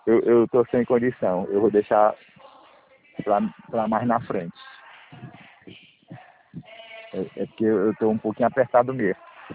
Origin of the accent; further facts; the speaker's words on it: Acaraú, Ceará, Brazil; Eu sou aqui do Acaraú, né?